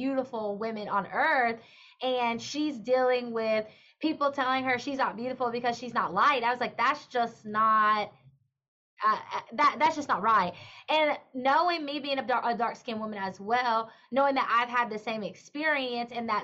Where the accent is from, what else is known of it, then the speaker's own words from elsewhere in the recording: Mississippi, United States; I grew up in Mississippi, and, you know, the prom may have 50 people at it because your high school has, you know, 200 people total and your town has 2,000 people total.